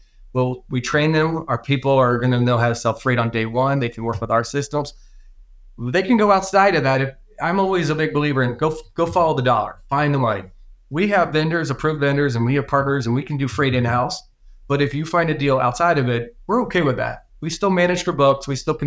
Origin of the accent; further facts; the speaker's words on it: Cincinnati, Ohio, United States; now in Charlotte, United States; I'm born and raised in Cincinnati. Hooday, go Bengals. And it was hard to leave Cincinnati and move to Charlotte.